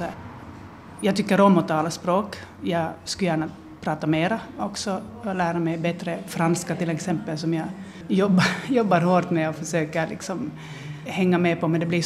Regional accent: Finland; Men så här i Finland så ska jag nog säga att min identitet, det första jag tänker på, är inte att jag är finlandssvensk, kanske att jag är svenskspråkig.

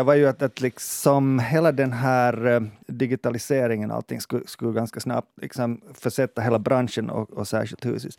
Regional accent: Ostrobothnia, Finland; när jag växte upp i Österbotten som tonåring

